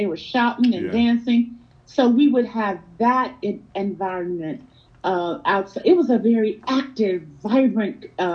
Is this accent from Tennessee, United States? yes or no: yes; Tennessee, United States; born there; Well, I was born in Tennessee.